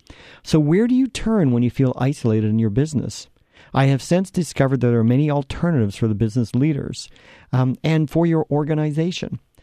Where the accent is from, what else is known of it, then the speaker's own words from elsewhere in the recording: Canada; As a Canadian, I even apologized for sharing my experience.